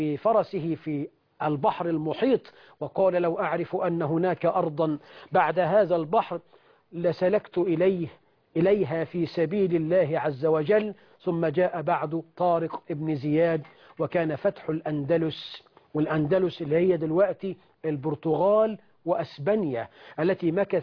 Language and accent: Arabic; Egypt